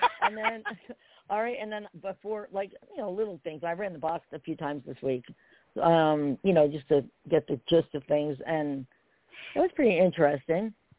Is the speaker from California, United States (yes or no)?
no; New Jersey, United States; That ain't Kansas. Okay. I grew up in Jersey. All right?